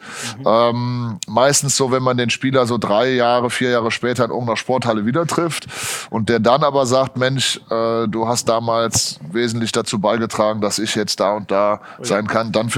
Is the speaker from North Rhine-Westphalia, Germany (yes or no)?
yes; Aachen, North Rhine-Westphalia, Germany; in Deutschland war ich zunächst einmal in Aachen, das ist meine Heimatstadt, BTB Aachen ist mein Heimatverein.